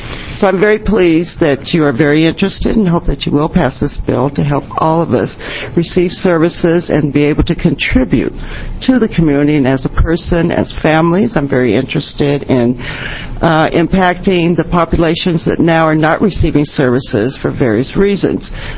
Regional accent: Keizer, Oregon, United States; I grew up in Kaiser in the 60s, so my family's been here since 1956.

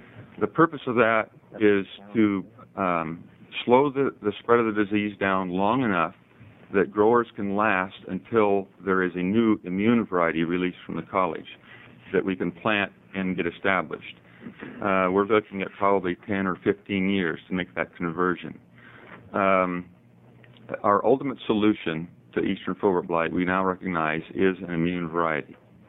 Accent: Canby, Oregon, United States; I'm from Canby. I'm a hazelnut grower in Clackamas County

